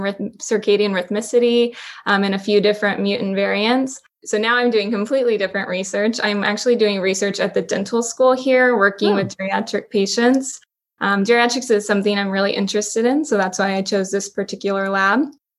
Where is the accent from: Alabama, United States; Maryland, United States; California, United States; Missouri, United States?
Maryland, United States; born there; also born or lived in Virginia / Kansas / Nebraska; now in Texas, United States; I was born in Maryland, and we lived in Virginia near DC, and then Kansas. We lived in Texas when I was younger, and then Nebraska.